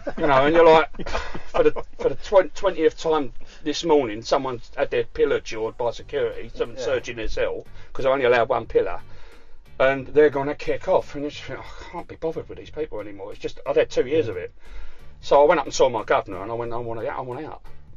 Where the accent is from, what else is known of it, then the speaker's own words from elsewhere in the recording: United Kingdom; We're British, and that is our way.